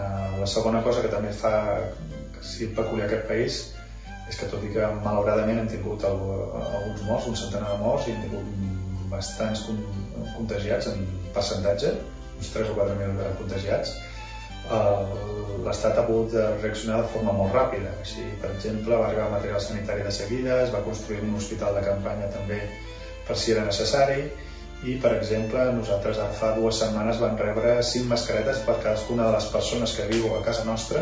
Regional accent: L'Escala, Catalonia, Spain; moved away as an adult; now in Luxembourg; soc de l'Escala i des de setembre de 2019 visc a Luxemburg

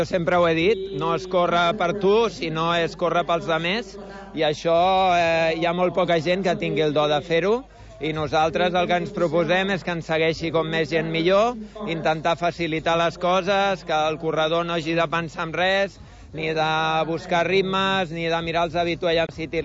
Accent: Barcelona, Catalonia, Spain; sóc de Barcelona

